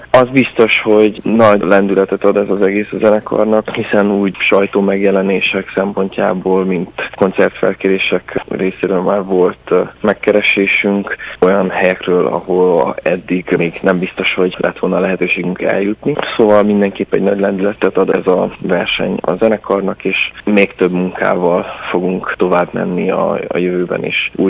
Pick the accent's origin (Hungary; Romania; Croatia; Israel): Romania; Transylvania; erdélyi fiatalság lelkületét próbáltuk belerakni. Ezt kiindulva abból, hogy milyenek a barátaink, ugye itt nőttünk fel, a gyerekkorunkat itt töltöttük